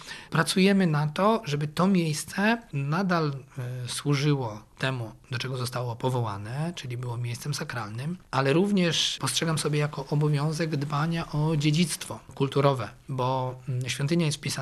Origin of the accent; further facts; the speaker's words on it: Pieniężno, Warmian-Masurian Voivodeship, Poland; also born or lived in Braniewo; Ja pochodzę z województwa warmińsko-mazurskiego, urodziłem się w Braniewie, wychowałem w Pieniężnie